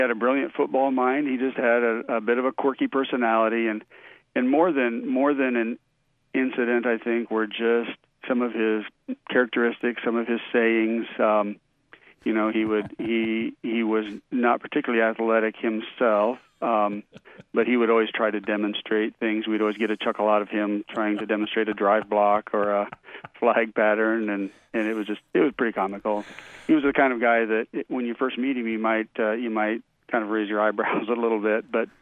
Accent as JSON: {"language": "English", "town": "Tipton", "region": "Iowa", "country": "United States", "tie": "born or raised there", "also_born_or_lived": "Vinton, Iowa", "said": "I grew up in both Vinton, Iowa for about 13 years, and then I moved to Tipton, Iowa, and spent 7th through 12th grade in Tipton, graduated from Tipton High School"}